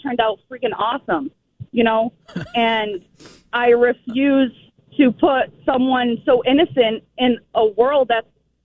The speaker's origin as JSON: {"language": "English", "town": "New Bedford", "region": "Massachusetts", "country": "United States", "tie": "born or raised there", "said": "You know, I'm Portuguese, so I have no idea what it's like being black or growing up black. I grew up in New Bedford."}